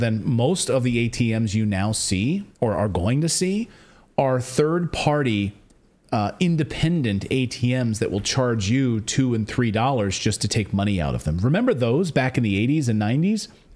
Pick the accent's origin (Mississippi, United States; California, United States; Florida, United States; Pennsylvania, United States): Pennsylvania, United States; Philadelphia; You know, I'm from Philly.